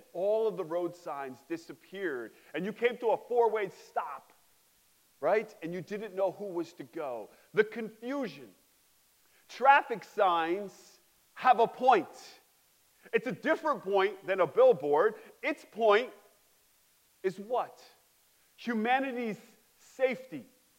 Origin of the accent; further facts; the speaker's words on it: West Milford, New Jersey, United States; I grew up with 8 other siblings. I'm a pastor's kid. I grew up in West Milford.